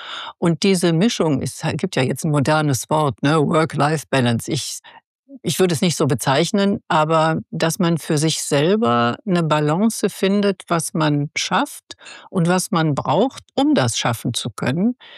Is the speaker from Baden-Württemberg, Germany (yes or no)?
no; Bavaria, Germany; born there; Ich bin ja im Bayerischen Wald geboren